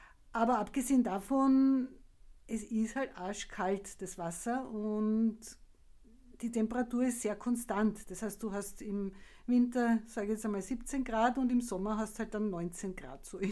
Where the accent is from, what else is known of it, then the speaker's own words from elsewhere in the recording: Lower Austria, Austria; Wir sind ja Niederösterreicher, da gibt es nicht so viele Berge.